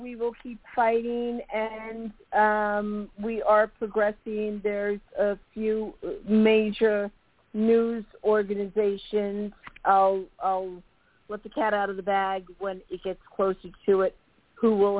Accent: New York City, New York, United States; I have to say, as a New Yorker, a city girl, my favorite T-shirt so far is the one that says, fuck guardianship.

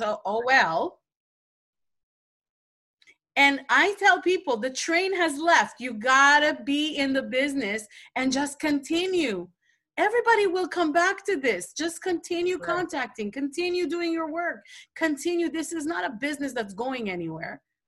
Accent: New York, United States; I don't know even if I can book my flight because I'm from New York, obviously

